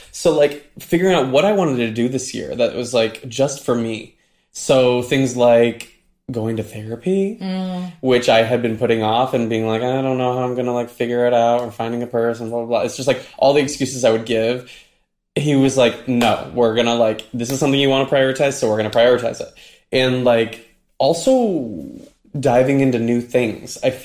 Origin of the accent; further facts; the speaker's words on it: Midwest, United States; I grew up in the Midwest, and what else do a lot of people have to do?